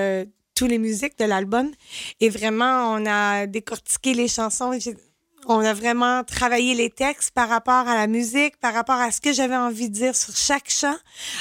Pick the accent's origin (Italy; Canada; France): Canada; Quebec; je suis québécoise, je viens du Québec.